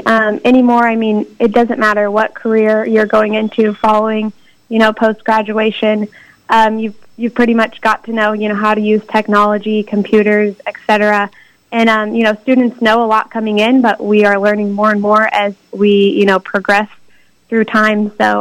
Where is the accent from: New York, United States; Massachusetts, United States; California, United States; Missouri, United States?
Missouri, United States; Yeah, I actually am originally from Missouri. I grew up in a small town right in kind of the middle of Missouri.